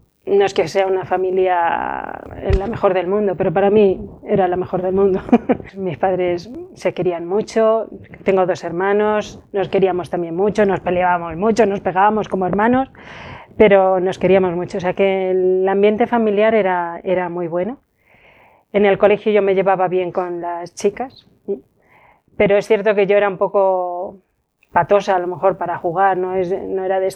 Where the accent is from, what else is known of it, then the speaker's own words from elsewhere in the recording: Toledo, Castilla-La Mancha, Spain; born there; yo nací en Toledo hace 50 años. Ya unos cuantos. Toledo, España.